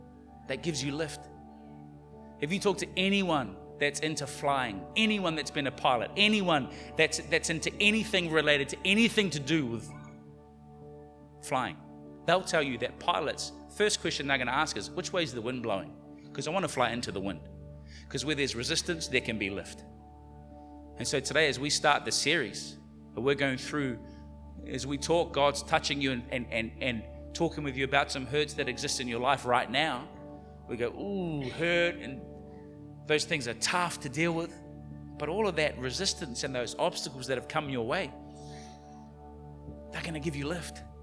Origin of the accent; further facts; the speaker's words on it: New Zealand; as a New Zealander living in New Zealand at the time